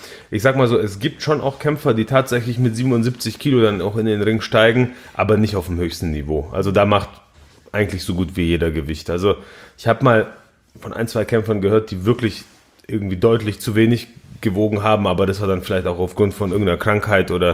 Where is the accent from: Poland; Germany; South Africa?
Poland; Ich bin Pole. In Polen gibt es keine Veganer.